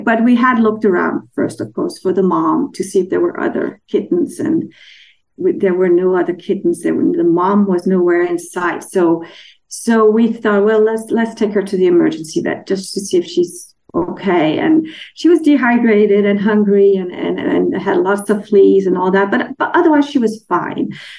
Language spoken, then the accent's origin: English; Denmark; And because I'm from Europe, I'm from Denmark, and there isn't that stigma with black cats as strongly as it is.